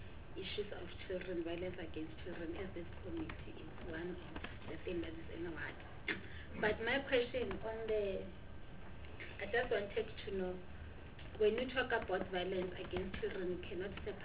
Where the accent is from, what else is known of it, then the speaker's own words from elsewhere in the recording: Gauteng, South Africa; I'm from Gauteng